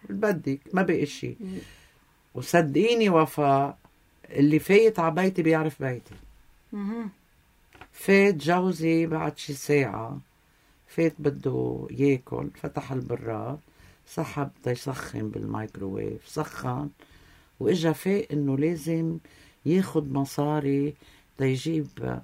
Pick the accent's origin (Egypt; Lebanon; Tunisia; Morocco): Lebanon; Beirut, Beirut Governorate; also born or lived in El Mina; ايه أنا من المينا ومربى راس بيروت